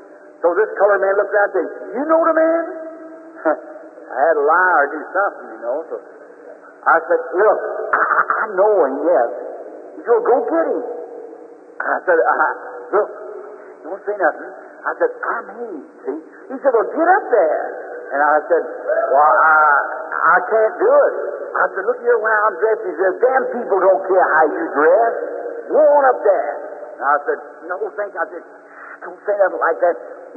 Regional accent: the South, United States; I'm a Southerner, too.

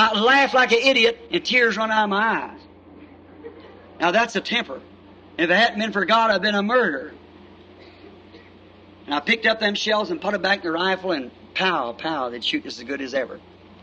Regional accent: Kentucky, United States; born or raised there

